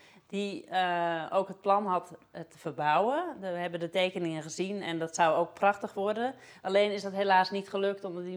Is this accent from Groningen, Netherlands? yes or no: no; Zwaag, North Holland, Netherlands; Ik kom uit Zwaag, dus ik wilde gewoon weer heel graag hier naar terug. Ik heb hier ook nog heel veel familie wonen.